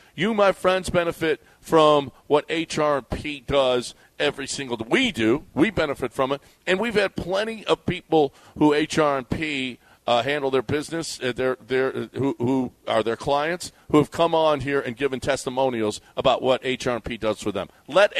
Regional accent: Houston, Texas, United States; I'm from Houston, and don't you wish you were playing us?

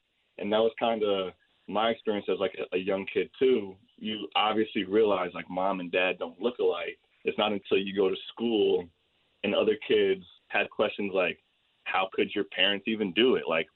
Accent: Stamford, Connecticut, United States; I grew up in Stamford. It's a pretty diverse area compared to what most people perceive Connecticut to be.

